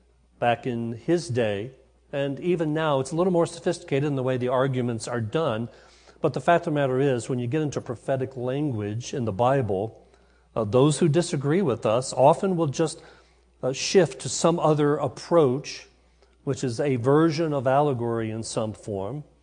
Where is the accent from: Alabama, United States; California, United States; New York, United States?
Alabama, United States; They mentioned I was from Alabama, so I'm a Southern boy. And down there, we use more metaphors than you do up north.